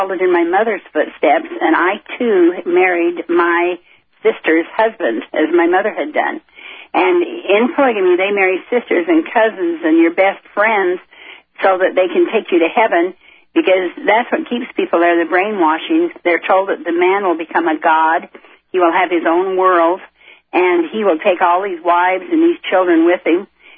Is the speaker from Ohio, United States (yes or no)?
no; Salt Lake City, Utah, United States; born there; Well, I was born in Salt Lake City in 1937, and at the time that I was born, I was the 13th of my father's 31 children